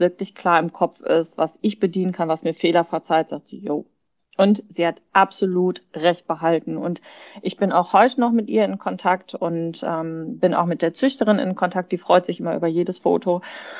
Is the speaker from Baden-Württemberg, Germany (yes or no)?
no; North Rhine-Westphalia, Germany; also ich komme hier aus dem Ruhrgebiet